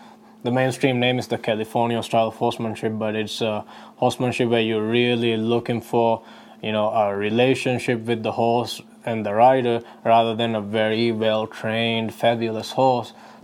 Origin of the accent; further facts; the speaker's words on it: Maldives; English is a second language; now in New Mexico, United States; So I grew up in the Maldives during a dictatorship, which were there for 30 years